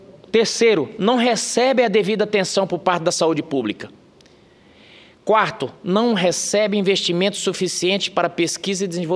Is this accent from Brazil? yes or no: yes; Rondonópolis, Mato Grosso, Brazil; como brasileiro, claro, mas me incomoda também como mato-grossense. Pois meu estado, Mato Grosso, é o recordista em prevalência da doença. E Rondonópolis, cidade onde me criei